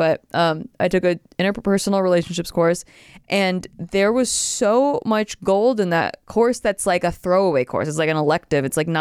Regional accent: Santa Barbara, California, United States; In my hometown, Santa Barbara, is pretty good junior college too.

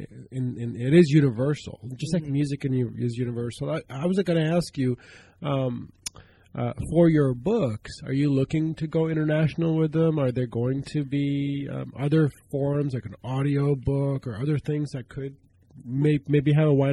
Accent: India; I grew up in India, right? So my parents have these Indian channels

